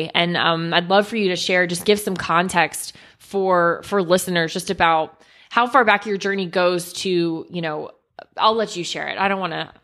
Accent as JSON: {"language": "English", "region": "Florida", "country": "United States", "said": "And Florida connections, because I'm from Florida as well. So when we first talked, I was like, oh, yeah, another Floridian."}